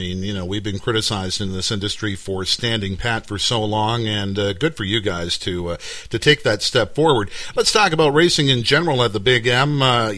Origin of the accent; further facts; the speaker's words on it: Canada; speaking as a Canadian